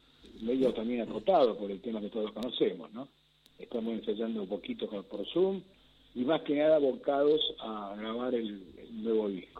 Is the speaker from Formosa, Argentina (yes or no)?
no; Buenos Aires, Argentina; nunca me soy bien porteño, nací en la Recoleta, viví en Belgrano hasta que me casé.